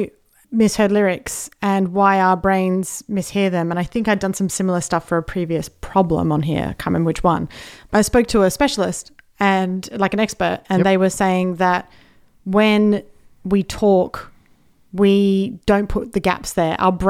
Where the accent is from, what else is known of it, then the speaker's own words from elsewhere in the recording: Australia; Which also, as an Aussie, I'm saying photocopier. I'm not really pronouncing the T.